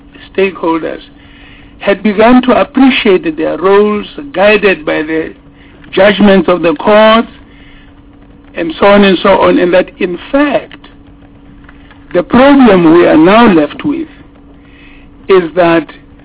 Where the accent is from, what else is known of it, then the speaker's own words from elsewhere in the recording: South Africa; I was born and bred in South Africa.